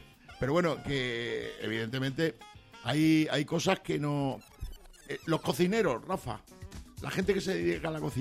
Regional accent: Extremadura, Spain; Ten en cuenta que soy extremeño.

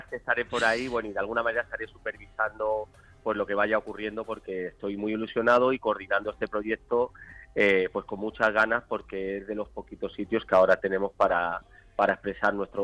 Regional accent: Madrid, Community of Madrid, Spain; yo soy madrileño, soy gitano de aquí de Madrid.

